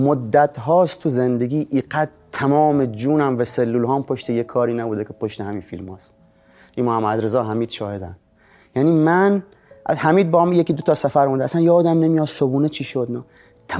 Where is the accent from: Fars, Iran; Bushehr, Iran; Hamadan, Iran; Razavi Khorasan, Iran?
Bushehr, Iran; now in Tehran, Iran; من از بوشهر میام تهران.